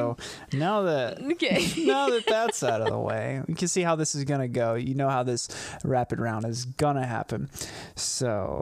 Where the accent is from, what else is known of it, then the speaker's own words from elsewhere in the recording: Shreveport, Louisiana, United States; So I'm from the Shreveport-Bossier City area of Louisiana, which is northwest Louisiana. We're about 3 hours east of Dallas, Texas.